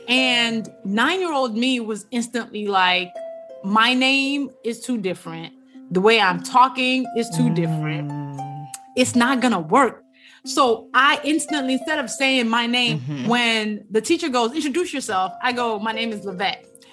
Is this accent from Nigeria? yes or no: yes; Nigeria; now in United States; We're both Nigerian, you know, rocking the green, white, green in our blood.